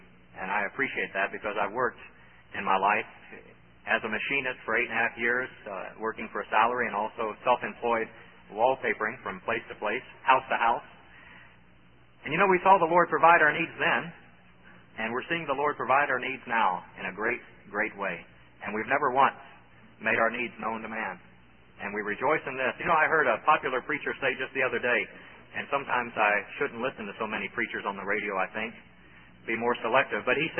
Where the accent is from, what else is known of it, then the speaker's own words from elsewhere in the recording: Ohio, United States; born there; I was born in Ohio and came south and found a lovely southern bride